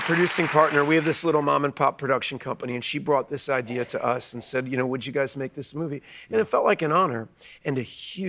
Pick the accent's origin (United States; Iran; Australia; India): United States; And that I'm an American.